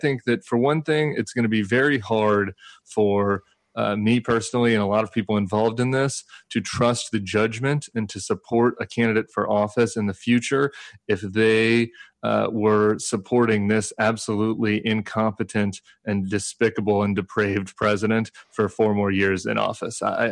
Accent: Colorado, United States; I'm from Colorado.

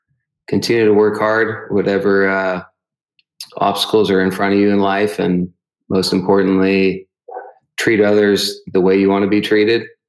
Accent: Pittsburgh, Pennsylvania, United States; He probably has no clue, you know, who I am coming from Pittsburgh over there.

